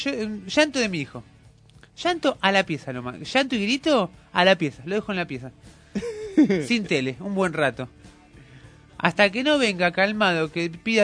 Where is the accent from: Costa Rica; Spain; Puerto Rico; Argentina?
Argentina; Bueno, acá somos argentinos, ¿no?